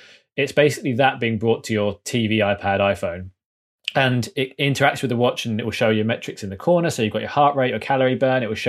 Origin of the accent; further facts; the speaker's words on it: United Kingdom; that's only because I'm British.